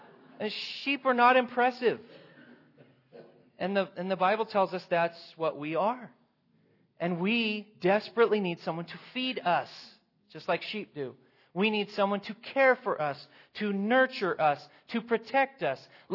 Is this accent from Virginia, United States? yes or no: no; Turner, Oregon, United States; I grew up in Turner, which is the home of the Lamb Festival